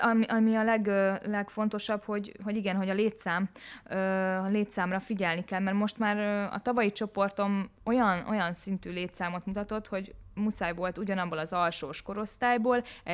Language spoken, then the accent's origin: Hungarian; Zugló, Budapest, Hungary; Én vérbeli zuglói vagyok, mindig is zuglói voltam. Itt is születtem, és itt is laktam nagyon sokáig.